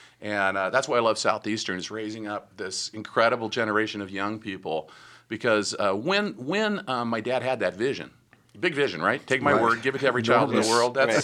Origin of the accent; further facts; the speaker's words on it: Beirut, Beirut Governorate, Lebanon; also born or lived in France; now in United States; I grew up on the mission field. I grew up in Beirut, Lebanon. And then after the war, we were evacuated. We moved to France. So I didn't live in the United States until I was about 16, 17.